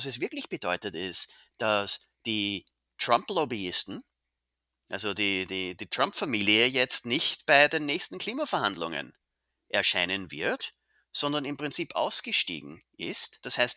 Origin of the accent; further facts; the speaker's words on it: Amstetten, Lower Austria, Austria; ich komme tatsächlich aus Amstetten, Niederösterreich ursprünglich.